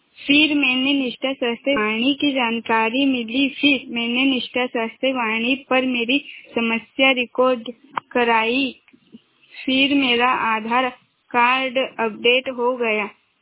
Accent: Roshnar, India; मैं ग्राम रोशनार से हूँ।

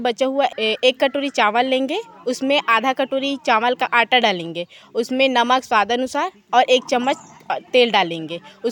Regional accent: Talgaon, Chhattisgarh, India; मैं ग्राम तालगांव से हूँ, जिला बालोद।

